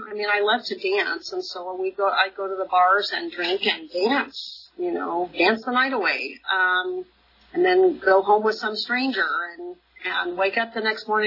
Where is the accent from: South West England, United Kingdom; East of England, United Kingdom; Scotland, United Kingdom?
South West England, United Kingdom; Exeter; I was born in Exeter and lived there most of my life. Raised in an upper middle class family.